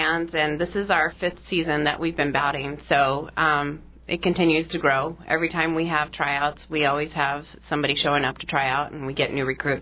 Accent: Fairbanks, Alaska, United States; I'm from Fairbanks.

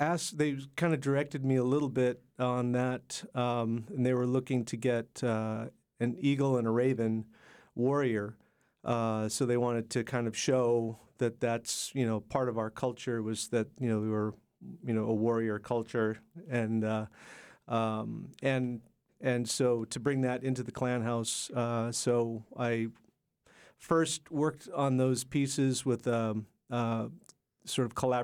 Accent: Seattle, Washington, United States; brought the whole family down to Seattle. And then that's where we ended up growing up in Seattle.

